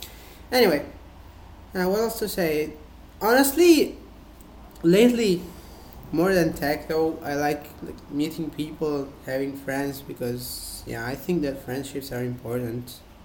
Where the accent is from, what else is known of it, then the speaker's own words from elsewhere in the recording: Italy; first language Italian; English is a second language; yeah, I speak Italian as my first language, but I can also speak English myself, because yeah, maybe one day I'll tell you how I learned English.